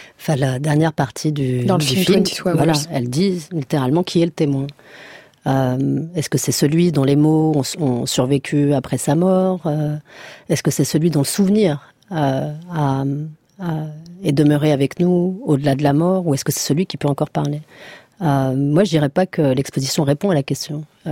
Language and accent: French; Morocco; Mais moi, je suis originaire du Maroc